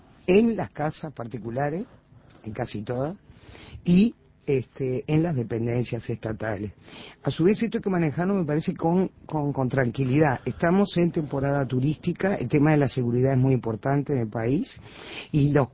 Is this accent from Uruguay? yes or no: yes; Uruguay; qué obedientes que somos los uruguayos